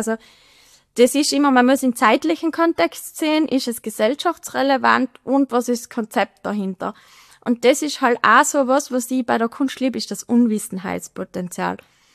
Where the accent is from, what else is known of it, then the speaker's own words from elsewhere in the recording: Obergurgl, Tyrol, Austria; Also, ich bin in Obergurgl aufgewachsen und wir haben wirklich vom Wohnzimmer aus den Gletscher gesehen, wie das weniger geworden ist.